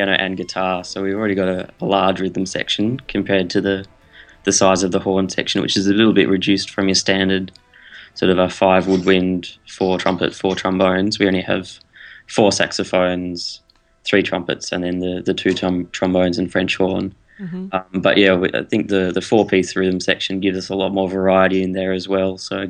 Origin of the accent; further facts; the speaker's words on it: Perth, Western Australia, Australia; now in Melbourne, Australia; I grew up in Perth on the west coast and then moved across to the east sort of to follow the scene a little bit.